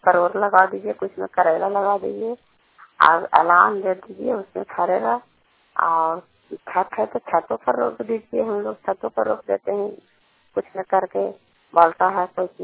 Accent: Kalyanpur, Bihar, India; घर कल्याणपुर वाली गलसी पंचायत सरखान चांदी जिला का निवासी हूँ।

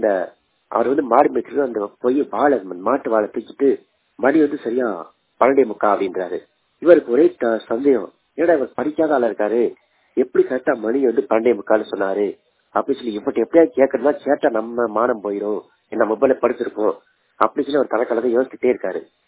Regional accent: India; என் சொந்த ஊர் வந்து உடல்நல மாவட்டம் இருந்தரை என்ற கிராமம்.

